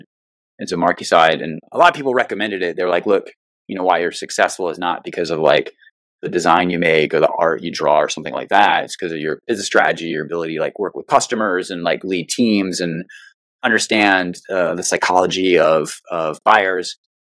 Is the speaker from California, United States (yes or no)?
no; New York City, New York, United States; So I'm from New York City. I grew up in Manhattan, and I went to an art high school.